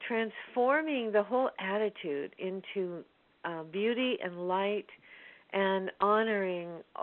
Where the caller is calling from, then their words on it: Chicago, Illinois, United States; Yeah, I'm calling from the Chicago area.